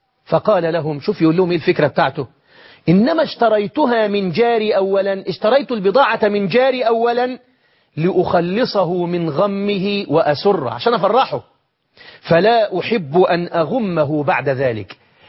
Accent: Egypt; واحفظ بلدنا مصر من كل مكروه وسوء.

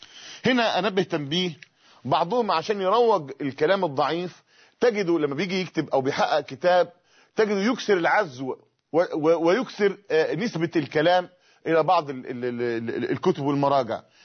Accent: Tanta, Gharbia, Egypt; في مولد من الموالد عندنا في طنطا

